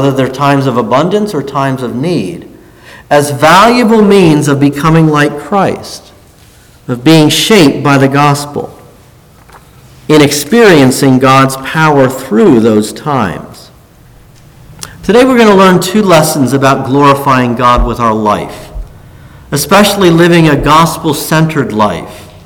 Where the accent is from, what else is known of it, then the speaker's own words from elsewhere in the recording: United States; So my stomach is growling as this American